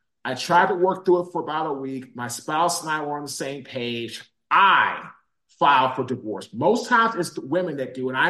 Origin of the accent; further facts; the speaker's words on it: Washington, District of Columbia, United States; now in Raleigh, United States; I'm from Washington, D.C. I went to Howard University. I played in the NFL. I now live in Raleigh, North Carolina.